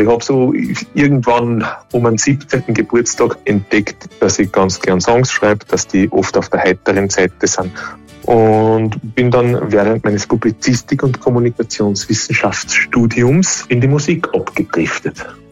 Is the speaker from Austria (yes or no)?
yes; Linz, Upper Austria, Austria; Ich bin waschechter Linzer, wie man so sehr sagt. Born and raised in der Stahlstadt. Verbringe meine Sommer im Salzkammergut.